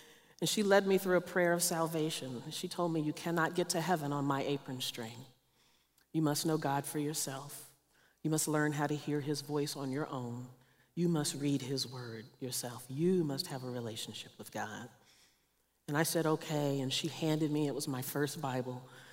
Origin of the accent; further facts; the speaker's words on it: the South, United States; I grew up in the South. I grew up in one of those old kind of Pentecostal kind of churches.